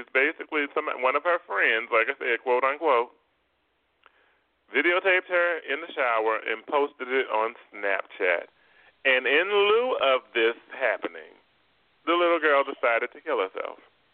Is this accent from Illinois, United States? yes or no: no; New Orleans, Louisiana, United States; I'm from New Orleans, and a lot of people are from New Orleans, and they still ain't used to that either